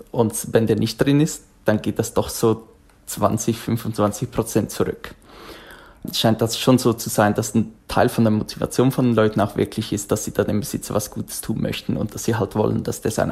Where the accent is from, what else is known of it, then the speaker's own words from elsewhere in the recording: Switzerland; Die Schweiz freut uns natürlich als Schweizer